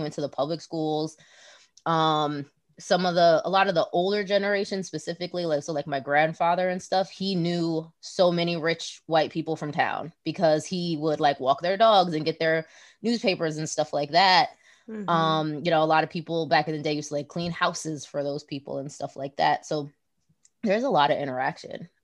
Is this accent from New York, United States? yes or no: yes; New York, United States; I'm from Long Island. And I live on Long Island on the east end of Long Island.